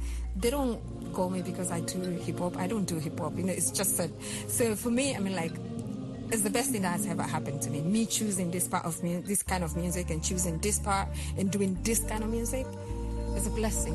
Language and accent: English; Sierra Leone; And I'm like, no, I'm not. I'm from Sierra Leone.